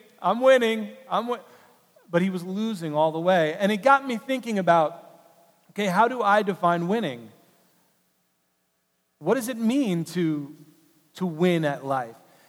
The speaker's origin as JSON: {"language": "English", "town": "New York City", "region": "New York", "country": "United States", "tie": "born or raised there", "said": "I grew up in New York City."}